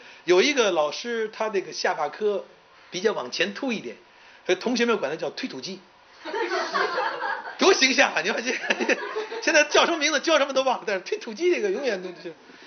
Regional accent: China; 我们中国人更加是非常有传统的一些不好的习惯的，就是我们中国人不喜欢赞赏别人。

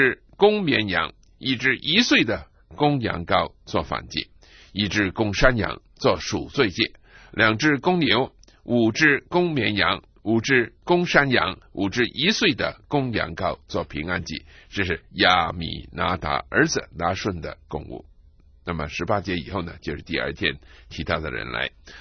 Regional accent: China; 我亲爱的弟兄，我亲爱的姊妹，我是一个中国人，你也是一个中国人。

